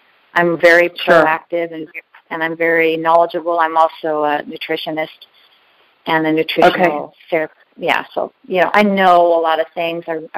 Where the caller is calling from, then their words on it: Albany, Oregon, United States; Hey, I'm calling from Albany, Oregon.